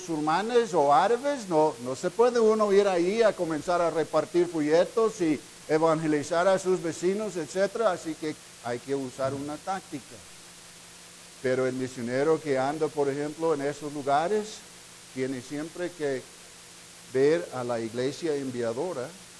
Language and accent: Spanish; United States; vengo de los Estados Unidos